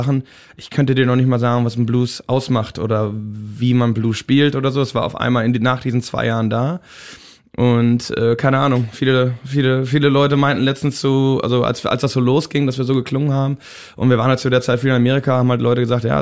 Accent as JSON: {"language": "German", "town": "Gütersloh", "region": "North Rhine-Westphalia", "country": "Germany", "moved": "yes", "lives_now": "Los Angeles, United States", "said": "Ja, Los Angeles größtenteils, aber wir sind ursprünglich aus Gütersloh."}